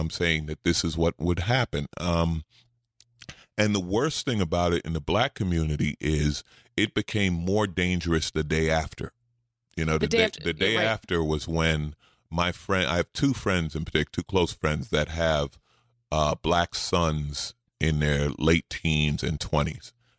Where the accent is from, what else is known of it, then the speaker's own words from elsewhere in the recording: New York, United States; because I'm a city guy. I grew up in New York. I moved here.